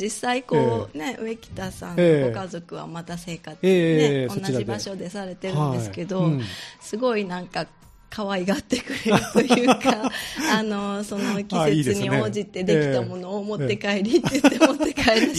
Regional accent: Kobe, Hyogo, Japan; なので私も神戸市の住宅街で生まれて育って、

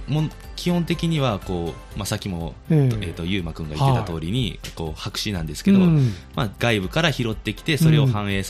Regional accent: Sasayama, Hyogo, Japan; 僕は、うん、笹山出身なので、

